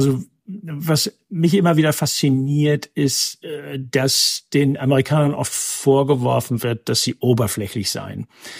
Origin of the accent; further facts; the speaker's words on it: North Rhine-Westphalia, Germany; born there; ich bin gebürtiger Westfale